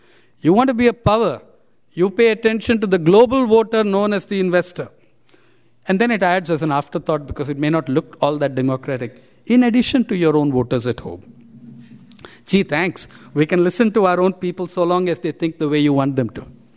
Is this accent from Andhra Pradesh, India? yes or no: yes; Andhra Pradesh, India; from my home state of Andhra Pradesh